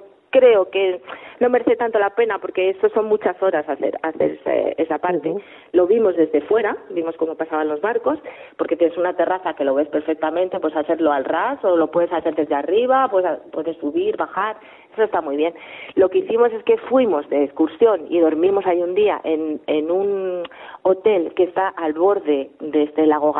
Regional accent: Spain; siendo español, o española, tienes el estándar muy alto de playas

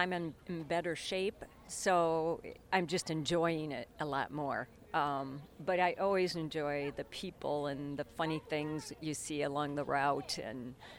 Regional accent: Plainfield, Illinois, United States; from Plainfield, Illinois.

